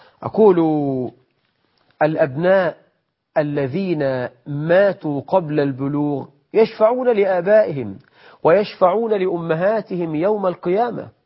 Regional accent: Egypt

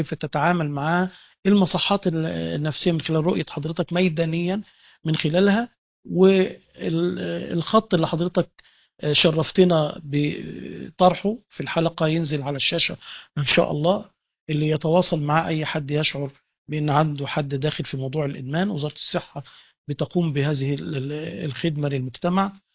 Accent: Egypt; واحنا كمصريين

